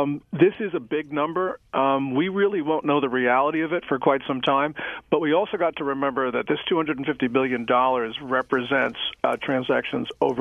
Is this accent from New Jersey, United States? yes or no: yes; Bedminster, New Jersey, United States; it mentioned my hometown, Bedminster, New Jersey.